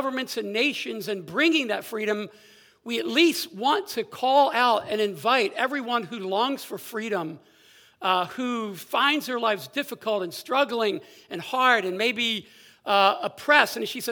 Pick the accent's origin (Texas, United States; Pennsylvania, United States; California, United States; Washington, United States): Pennsylvania, United States; Philadelphia; I've only seen it from a distance, and I grew up in Philadelphia, not all that far away.